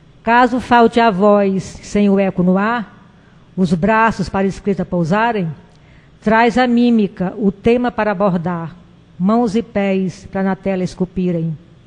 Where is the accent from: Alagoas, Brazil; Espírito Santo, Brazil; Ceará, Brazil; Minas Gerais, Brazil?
Ceará, Brazil; Jaguaruana; Eu sou de Jaguaruana